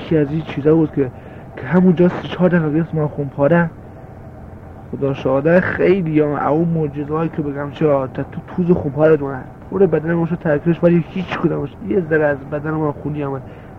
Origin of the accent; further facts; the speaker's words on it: Kermanshah, Iran; born there; من در سال 1342 متولد شدم از باختران.